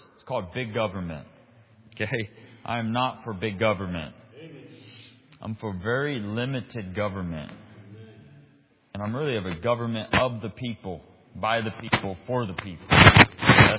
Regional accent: United States; But I am an American, and I'm thankful and glad to be an American. I'm a patriotic American.

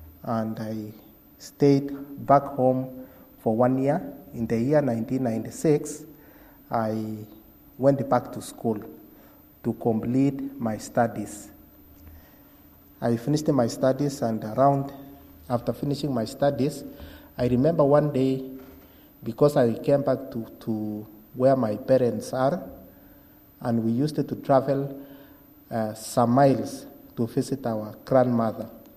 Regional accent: Kenya; I come from Kenya, and in my family, I was born in a family of 10

